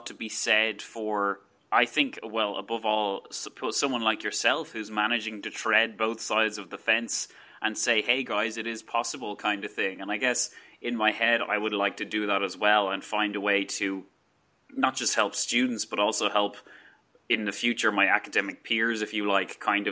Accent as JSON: {"language": "English", "country": "Ireland", "said": "if you live in Ireland and I walk around, people have thought that I'm from Canada or America, or even I got told one time that they loved my English accent, which, as an Irish person"}